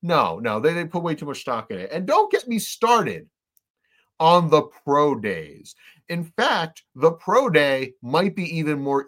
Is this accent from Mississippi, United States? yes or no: no; Michigan, United States; Because every time it's like, oh, he played against Michigan. … I'm from Michigan.